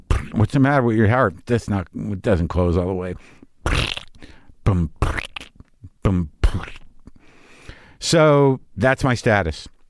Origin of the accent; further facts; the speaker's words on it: New Mexico, United States; And I grew up in New Mexico, and I think I've seen black widows.